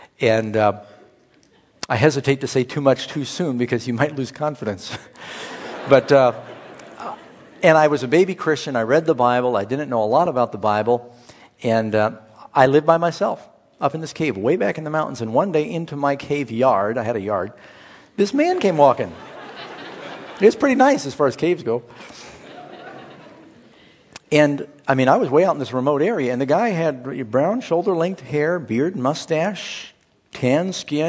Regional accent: California, United States; You know, I'm from California, and not far away is where Jim Jones had his temple.

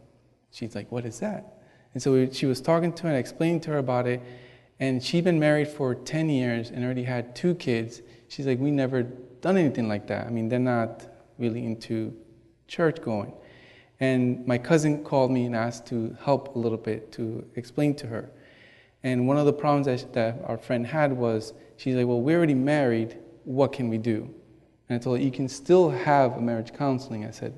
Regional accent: Rhode Island, United States; I grew up north in Rhode Island, and it's one of most the atheistic places in the country.

